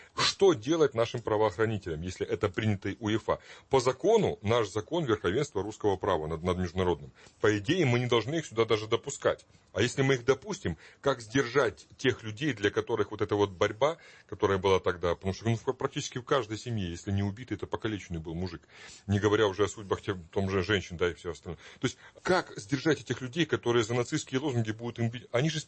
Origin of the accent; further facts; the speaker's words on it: Ukraine; born there; потому что все-таки я там родился, в Малороссии